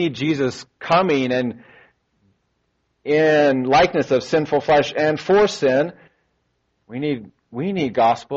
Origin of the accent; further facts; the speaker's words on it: the South, United States; I'm a kind person. I grew up in the South.